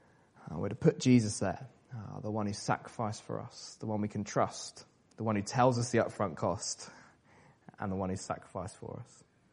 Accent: South West England, United Kingdom; So I grew up in Wiltshire, so I know a little bit about farming and stuff.

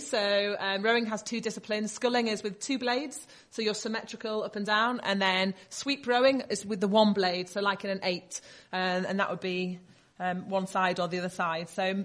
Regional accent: Yorkshire and the Humber, United Kingdom; So I was born in Harrogate, but I grew up in West Yorkshire, near Leeds Bradford Way.

